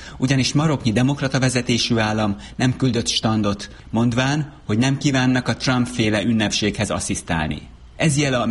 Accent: Hungary; mert megemlítettem neki, hogy én magyar vagyok.

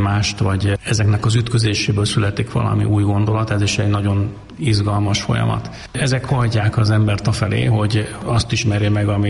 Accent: Hungary; Tehát lehetünk büszkék arra, hogy mi magyarok vagyunk, és hogy ez a kultúra, ez az anyánk.

